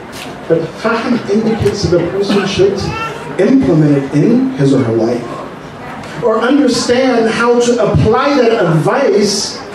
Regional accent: United States; because I was from America.

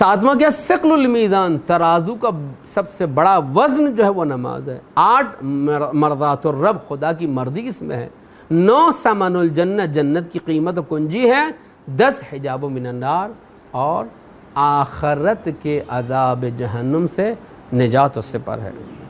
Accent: Pakistan; خوب ہم پاکستانی ہیں، ہمیں پاکستان میں رہنا ہے، ہمیں پاکستان سے محبت ہے، پاکستان ہمارا وطن ہے

